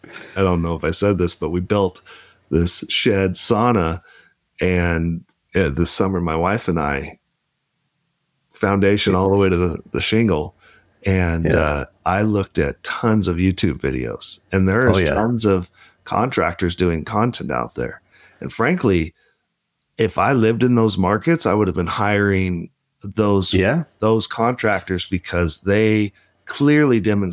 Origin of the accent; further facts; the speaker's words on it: Pacific Northwest, United States; I grew up in the Pac Northwest, so Tillamook's awesome.